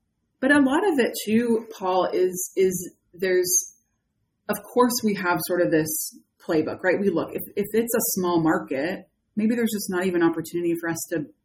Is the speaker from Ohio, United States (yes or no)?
no; California, United States; And I'm from California. I am a San Francisco Bay Area girl.